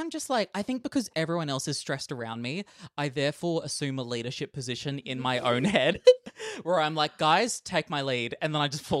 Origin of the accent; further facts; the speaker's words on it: Australia; Is it because I'm an Australian man?